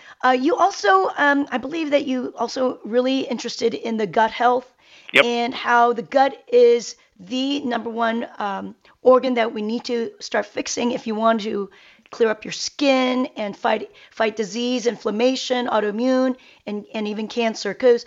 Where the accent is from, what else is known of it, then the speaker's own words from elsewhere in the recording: South Korea; So, you know, I'm from Korea, Dr. Gundry